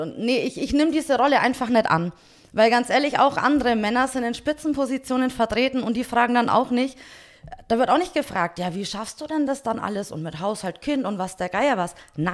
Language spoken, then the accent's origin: German; Nuremberg, Bavaria, Germany; born there; now in Oberdachstetten, Germany; Also ich komme ja auch nicht gebürtig aus Oberdachstetten, sondern bin gebürtige Nürnbergerin.